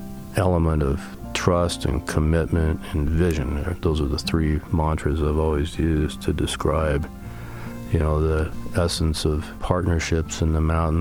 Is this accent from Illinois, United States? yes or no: no; Montana, United States; So the foundation of it was just an appreciation of the outside that I got from my dad and growing up in Montana.